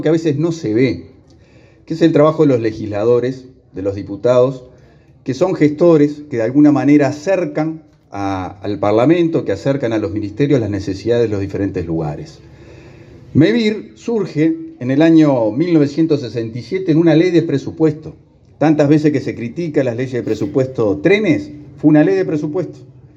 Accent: Canelones, Uruguay; Ahí fue un lapsus porque yo soy de Canelones.

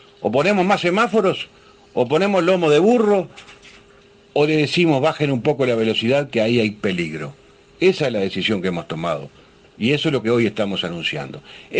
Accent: Uruguay; y que como uruguayos que queremos salvar vidas, y esa es mi responsabilidad

